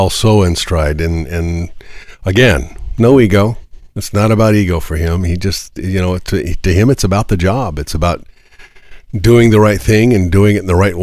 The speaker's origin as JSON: {"language": "English", "town": "Fort Worth", "region": "Texas", "country": "United States", "tie": "born or raised there", "lives_now": "Austin, United States", "said": "See, I grew up in Fort Worth, Texas. So, you know, coming back to Texas was always something I kind of hoped would happen."}